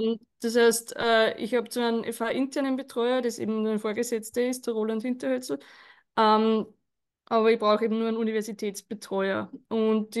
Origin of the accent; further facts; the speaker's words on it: Wels-Land, Upper Austria, Austria; Ich bin aus Welsland, ja.